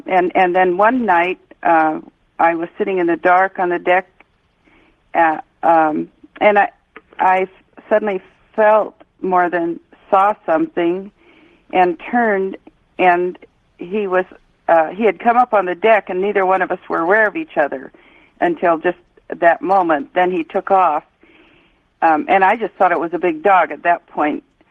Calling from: Orcas Island, Washington, United States; from Orcas Island in Washington State.

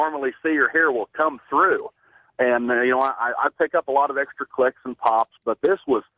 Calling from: Oklahoma, United States; Calling from North Central Oklahoma.

